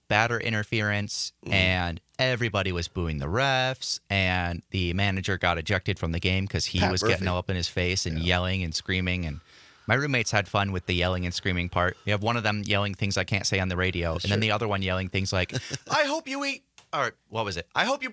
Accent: Manitowoc, Wisconsin, United States; For me, growing up in Manitowoc, Wisconsin

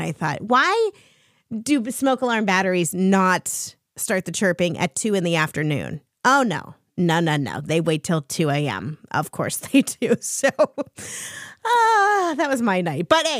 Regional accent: Ohio, United States; I was glad to see my Buckeyes, my home state of Ohio Buckeyes, winning.

